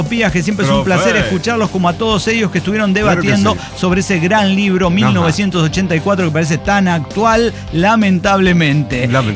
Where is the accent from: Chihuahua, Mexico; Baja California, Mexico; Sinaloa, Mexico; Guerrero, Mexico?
Baja California, Mexico; Tijuana; now in Querétaro, Mexico; Y soy de Tijuana, pero ahorita vivo en Querétaro